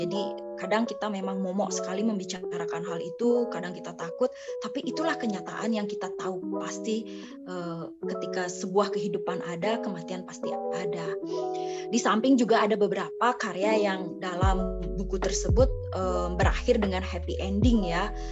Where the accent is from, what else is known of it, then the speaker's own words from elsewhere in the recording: Bali, Indonesia; Tema-tema yang saya angkat juga melekat dengan akar saya sebagai orang Bali.